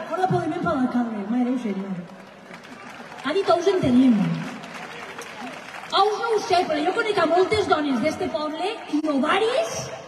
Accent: Ontinyent, Valencian Community, Spain; Jo que sóc d'Ontinyent, ma mare ha fet arròs al forn tota la vida.

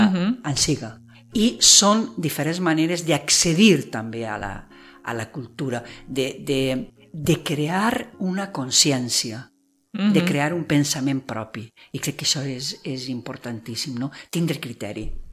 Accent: Pego, Valencian Community, Spain; Dic, ah, jo soc de Pego.

